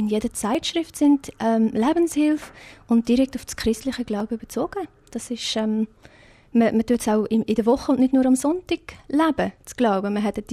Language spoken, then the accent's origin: German; South Africa; German is a second language; now in Switzerland; Ich bin schon recht Walliser geworden. Aber ja, Südafrika ist noch fest im Herzen.